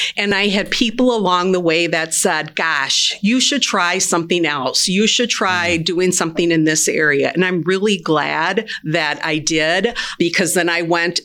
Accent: Wausau, Wisconsin, United States; also born or lived in Green Bay; I was born in Green Bay, but then I was adopted in Wausau. So really, I usually say I was born and raised in Wausau, even though I wasn't.

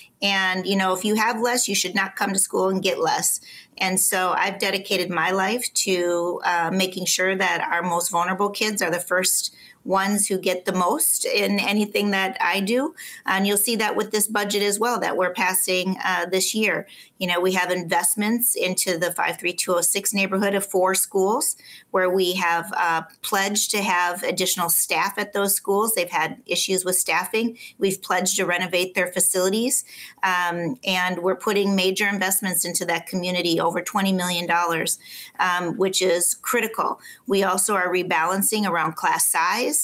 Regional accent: Minneapolis, Minnesota, United States; I grew up in Minneapolis, Minnesota. I grew up, in poverty, and used to sell flowers on the street corner when I was little.

